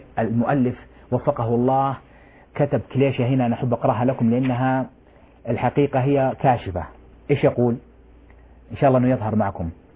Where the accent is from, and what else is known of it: Saudi Arabia